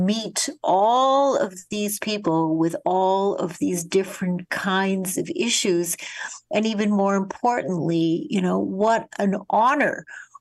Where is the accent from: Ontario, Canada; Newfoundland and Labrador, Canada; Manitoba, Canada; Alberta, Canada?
Manitoba, Canada; Winnipeg; I grew up in Winnipeg, Canada, in an Orthodox Jewish family